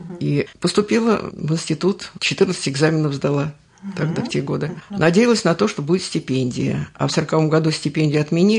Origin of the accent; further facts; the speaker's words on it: Igumnovo, Moscow Oblast, Russia; Нет, я родилась в Рязанской области. У меня мама оттуда. Жила там до 4 лет. Отец вернулся с войны и нас забрал. С собой. С 4 лет мы жили в Игумнове